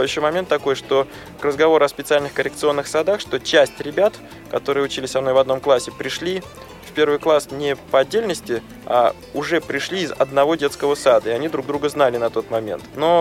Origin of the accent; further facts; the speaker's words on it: Moscow, Russia; born there; родился я в Москве, и в Москве родился и я, и несколько поколений моих родственников. То есть мы в Москве живем уже довольно давно.